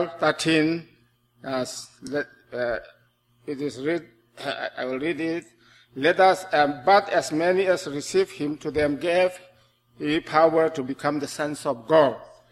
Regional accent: Chin State, Myanmar; We are in Chin Hills, the Indian border.

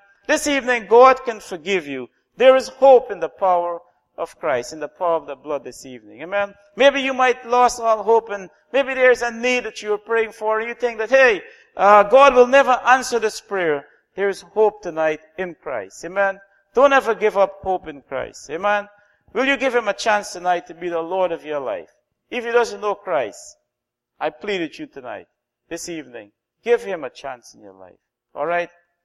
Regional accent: Guyana; I came all the way from Guyana.

